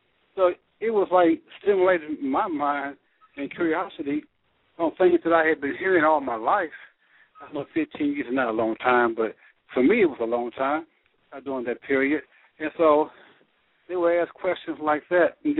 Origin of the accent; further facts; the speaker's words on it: Indianapolis, Indiana, United States; normally I'm from Indianapolis, which means we're on the same time as New York